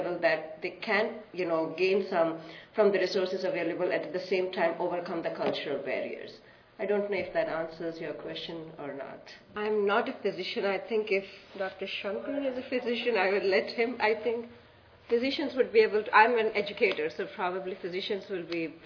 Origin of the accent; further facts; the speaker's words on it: India; English is a second language; I come from India, and even if you're in that country, that is not if you work in one state or province that you can easily communicate or work with other people. So being raised in India, we were very sensitized to work with different culture, different religious groups.